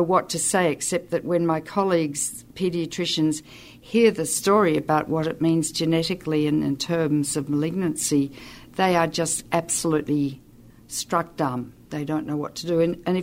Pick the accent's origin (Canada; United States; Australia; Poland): Australia; I come from Australia, where 40% of the world's uranium resides